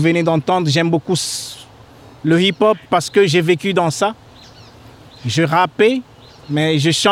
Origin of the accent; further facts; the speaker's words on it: DR Congo; Et vu que je suis originaire du Congo, chez nous, la musique qui domine, c'est le rumba.